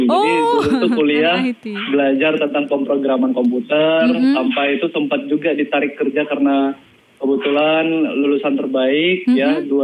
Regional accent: Galang, Indonesia; Aku juga di kampung aku di Galang

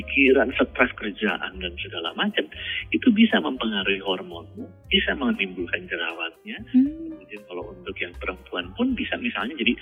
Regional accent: Jakarta, Indonesia; now in Balikpapan, Indonesia; Kemudian saya kan aslinya dari Jakarta.

